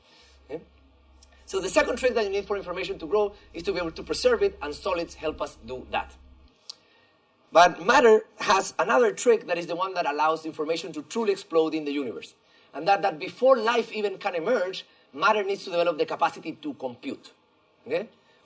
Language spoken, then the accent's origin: English; Chile; English is a second language; moved away as an adult; now in United States; as you probably hear from my funny accent that maybe you're not able to locate, I'm from Chile. And I've been living in the U.S. for 11 years.